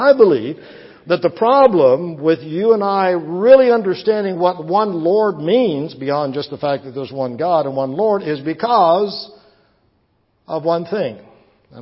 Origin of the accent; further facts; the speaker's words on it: Plant City, Florida, United States; I grew up in Plant City and grew up in the church